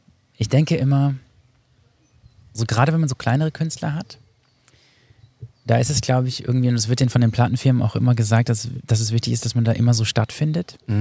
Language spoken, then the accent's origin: German; North Rhine-Westphalia, Germany; Ich komme aus Ostwestfalen.